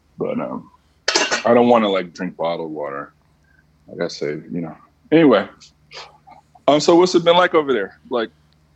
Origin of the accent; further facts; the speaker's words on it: Stone Mountain, Georgia, United States; I'm from Stone Mountain, yeah.